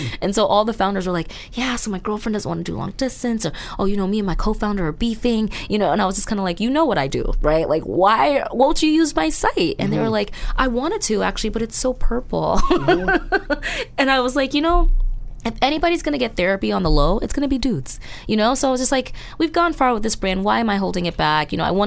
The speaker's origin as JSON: {"language": "English", "region": "New York", "country": "United States", "said": "I'm a woman, I'm emotional, I'm Black, I'm from New York, I'm a therapist."}